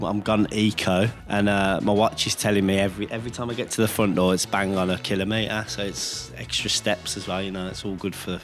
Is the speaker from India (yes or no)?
no; Birmingham, West Midlands, United Kingdom; I'm a Brummie